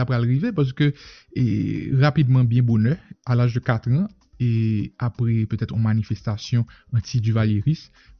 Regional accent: Haiti; c'est porte voix nous en tant que haïtien

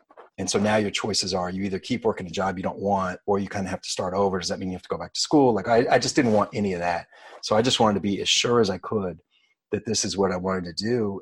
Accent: Emporia, Kansas, United States; I grew up in Emporia at first, and we had four newspapers delivered to our house.

